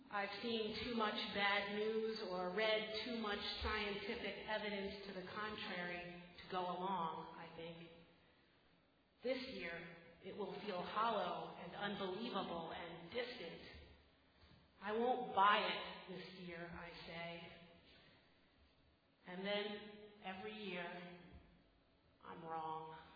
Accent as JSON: {"language": "English", "town": "Philadelphia", "region": "Pennsylvania", "country": "United States", "tie": "born or raised there", "said": "I just stumbled across it in the museum in my hometown of Philadelphia."}